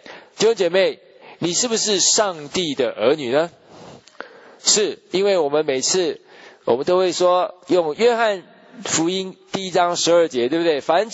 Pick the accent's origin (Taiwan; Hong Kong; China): Taiwan; 特别是咱们从台湾来的哈